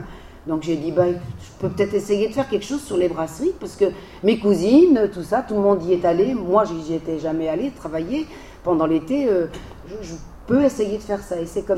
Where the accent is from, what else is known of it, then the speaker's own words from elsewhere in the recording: Grand Est, France; j'ai plus un pied en Lorraine qu'en Alsace, parce que je suis née en Lorraine, j'ai grandi en Lorraine.